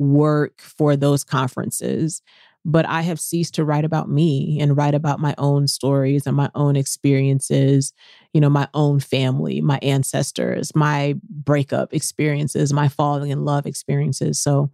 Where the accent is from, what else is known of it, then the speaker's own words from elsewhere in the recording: the South, United States; I think I am a person born and bred in the South and from Southern people.